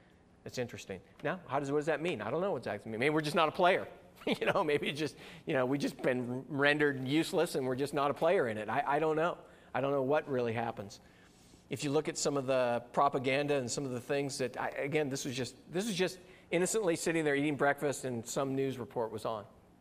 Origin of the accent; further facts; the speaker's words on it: California, United States; I grew up in Southern California, so maybe I am a little different than some of you, but that's what they taught us out there.